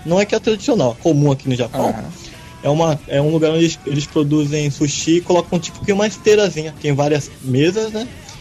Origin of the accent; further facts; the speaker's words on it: Brazil; E eu mesmo sou brasileiro, né?